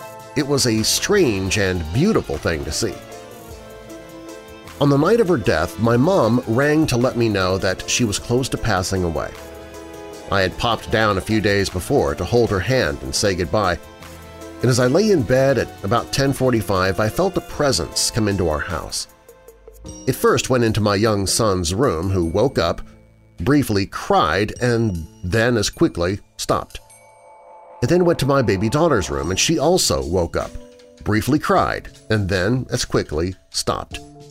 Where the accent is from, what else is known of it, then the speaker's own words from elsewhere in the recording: Boston, East Midlands, United Kingdom; They got married and settled in England after the war and brought up their family in my hometown of Boston.